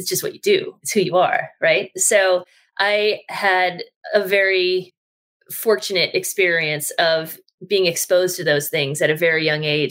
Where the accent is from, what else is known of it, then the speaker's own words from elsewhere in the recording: Wisconsin, United States; Starting as a kid growing up in the Midwest, I grew up in a very elegant part of farm country in Wisconsin.